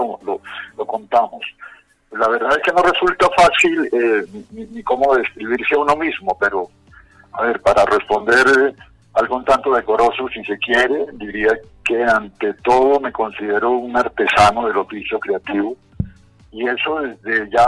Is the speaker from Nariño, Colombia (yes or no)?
no; Cartagena, Bolívar, Colombia; born there; Cartagena de Indias, Patrimonio Histórico del Mundo. Es un homenaje a mi ciudad natal. Yo nací allá en esa hermosa ciudad.